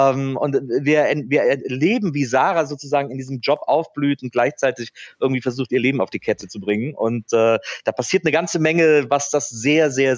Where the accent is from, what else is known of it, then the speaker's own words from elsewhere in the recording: Wesseling, North Rhine-Westphalia, Germany; Aber ich bin ja in Wesseling groß geworden, zwischen Köln und Bonn. Und ich kenne dieses Kleinstadt-Feeling